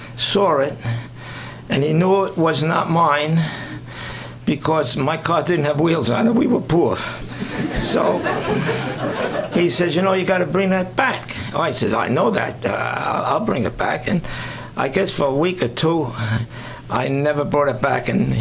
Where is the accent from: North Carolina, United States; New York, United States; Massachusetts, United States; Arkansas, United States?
New York, United States; Brooklyn; born there; And I was born in Brooklyn, and I was a tough kid.